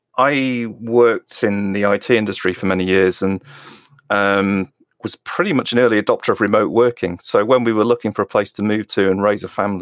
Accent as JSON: {"language": "English", "town": "Liverpool", "region": "North West England", "country": "United Kingdom", "said": "I'm originally from the Liverpool area."}